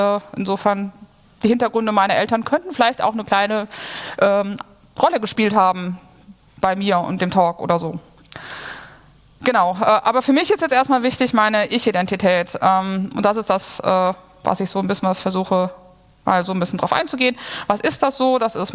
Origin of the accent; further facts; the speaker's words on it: Cologne, North Rhine-Westphalia, Germany; born there; ich bin in Köln geboren